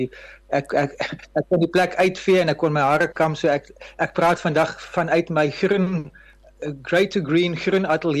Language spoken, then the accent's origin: Afrikaans; Germany; ek het mos in Duitsland groot geword